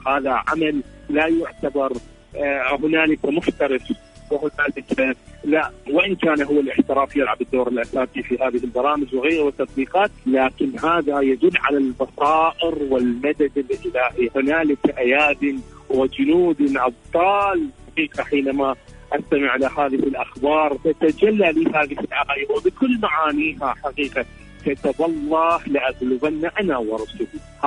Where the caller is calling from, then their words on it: Iraq; من العراق، شكرا جزيلا لكم